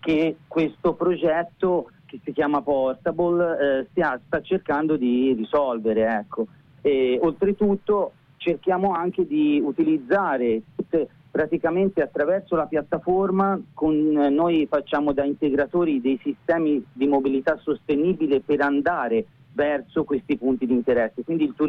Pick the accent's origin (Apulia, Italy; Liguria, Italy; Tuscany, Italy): Tuscany, Italy; siamo toscani, quindi sappiamo il problema della Toscana